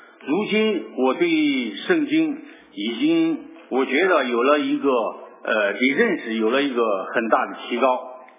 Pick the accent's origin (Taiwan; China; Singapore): China; Chengdu, Sichuan; 我来自中国四川成都，我到美国来是探亲